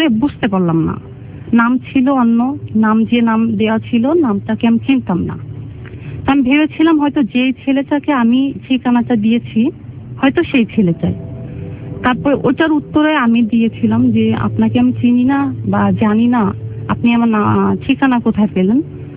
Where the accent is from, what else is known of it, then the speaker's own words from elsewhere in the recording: Jessore, Khulna Division, Bangladesh; born there; আমার জন্ম হয়েছে যশোরে, আমি যখন 7 মাস বয়স তখন আমার মা মারা যান, আমার নানি ছিলেন, মামা ছিলেন, মামি ছিলেন